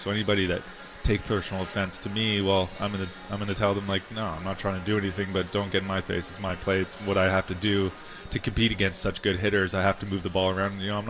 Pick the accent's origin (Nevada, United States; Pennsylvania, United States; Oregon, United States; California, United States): Pennsylvania, United States; Philadelphia; But, you know, I think growing up in Philly or coming up with Philly was really interesting.